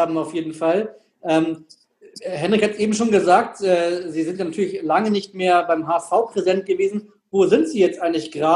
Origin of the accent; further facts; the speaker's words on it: Bautzen, Saxony, Germany; born there; als fast gebürtiger Dresdner, also Bautzen ist ja ganz in der Nähe